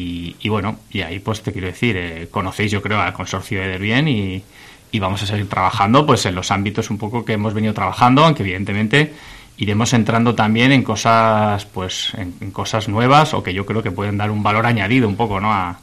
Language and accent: Spanish; Pamplona, Navarre, Spain; Pues yo soy de Pamplona y vivo allí.